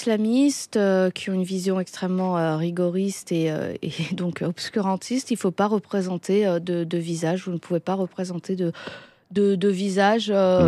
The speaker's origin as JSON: {"language": "French", "town": "Roubaix", "region": "Hauts-de-France", "country": "France", "tie": "born or raised there", "said": "J'ai passé mon bac à Roubaix, j'ai grandi à Roubaix, j'ai encore des attaches à Roubaix."}